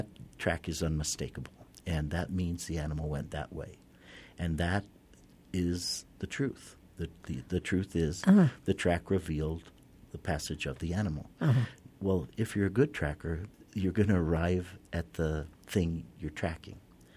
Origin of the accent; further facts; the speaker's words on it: Australia; And I taught at his school when I came from Australia.